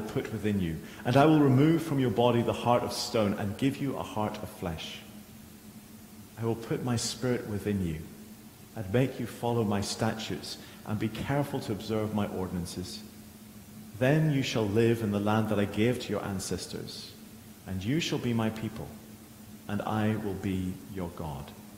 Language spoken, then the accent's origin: English; Northern Ireland, United Kingdom; I'm not English, as I think all of you will know, but whatever I am to my bones, whatever I am, Ulster, Scots, whatever I am, it is in my bones.